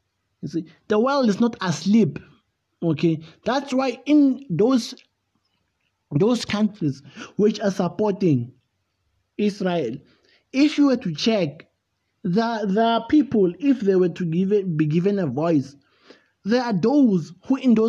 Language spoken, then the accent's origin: English; South Africa; I'm from South Africa.